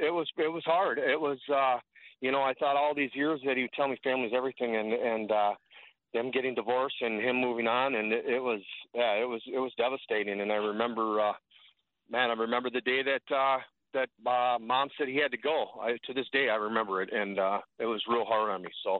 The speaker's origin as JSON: {"language": "English", "town": "Minneapolis", "region": "Minnesota", "country": "United States", "tie": "born or raised there", "said": "Yeah, I grew up in the Minneapolis area. Mom and dad at home."}